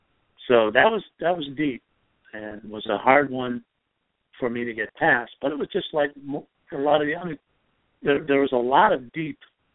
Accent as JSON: {"language": "English", "region": "Michigan", "country": "United States", "tie": "born or raised there", "said": "My hometown was one of those bedroom communities in Michigan that was built from the ground up to exclude people of color. A person mm-hmm. of color could not live or work in the town I grew up."}